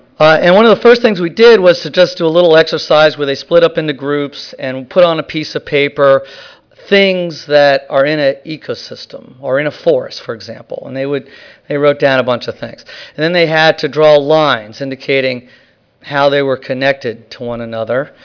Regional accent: Fairfax, Virginia, United States; I grew up in Fairfax, which is a suburb of D.C. We didn't have a lot of fields around, but we did have some forests.

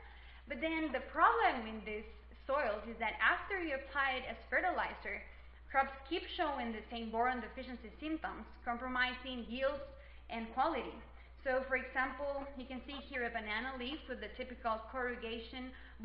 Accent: Guatemala; You can see there are some of the volcanoes in my country. I am from Guatemala

